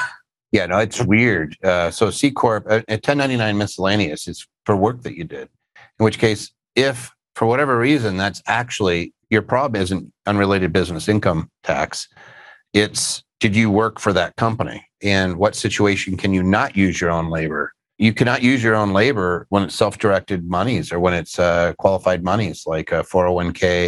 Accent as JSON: {"language": "English", "town": "Philadelphia", "region": "Pennsylvania", "country": "United States", "tie": "born or raised there", "moved": "yes", "lives_now": "Vashon, United States", "said": "But yeah, I grew up in Philadelphia, then moved out to an island in the middle of Puget Sound called Vashon."}